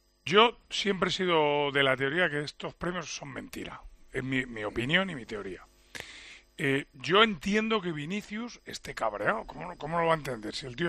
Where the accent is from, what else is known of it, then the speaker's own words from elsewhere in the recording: Spain; esos que somos tan españoles, hoy nos volvamos locos